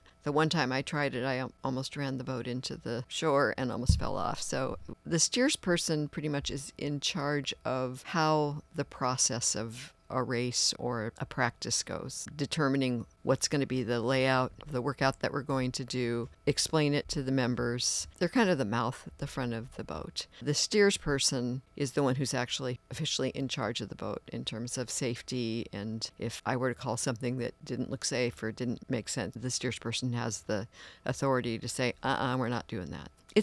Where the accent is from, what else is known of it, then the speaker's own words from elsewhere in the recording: Washington, United States; now in Clatsop County, United States; I came from the Puget Sound area. We moved here about 20 years ago into Clatsop County, and I'd been around water all my life.